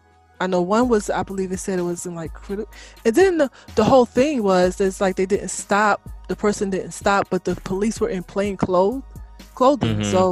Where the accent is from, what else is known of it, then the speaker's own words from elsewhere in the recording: United States; I was really into football because I'm American. Even though they don't believe I am because of the color of my skin, but I am